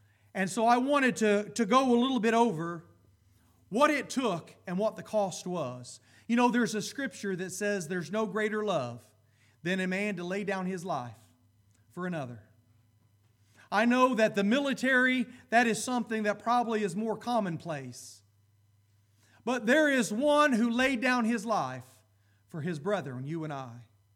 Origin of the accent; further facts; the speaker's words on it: Columbus, United States; accent: thicker accent; growing up in Columbus, I had a much thicker accent. So I got up north, and they teased me about the way I said things.